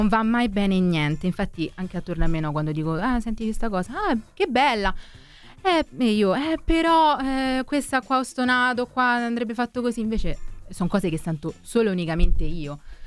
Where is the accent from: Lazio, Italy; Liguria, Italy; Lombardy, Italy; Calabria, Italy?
Lazio, Italy; Anzio; now in Rome, Italy; Sono di Anzio, però praticamente romana. Vivo a Roma ultimamente.